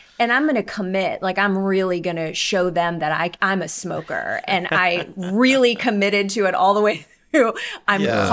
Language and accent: English; the South, United States; I know I'm from the South, I am not a lady when it comes to heat and sweat.